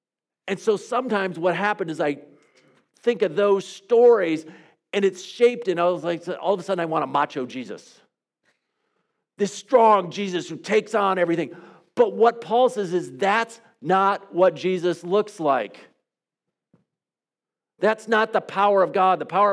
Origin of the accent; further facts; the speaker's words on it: United States; I grew up in the United States.